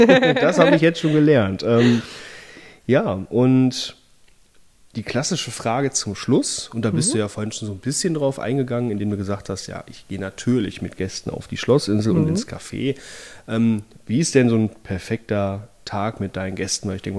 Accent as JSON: {"language": "German", "region": "Rhineland", "country": "Germany", "said": "allein als Rheinländer"}